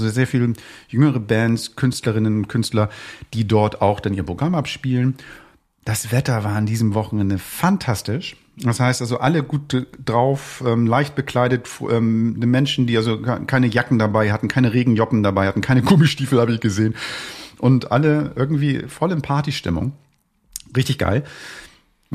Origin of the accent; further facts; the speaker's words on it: Hamburg, Germany; Also für mich als Hamburger ist es irgendwie fantastisch.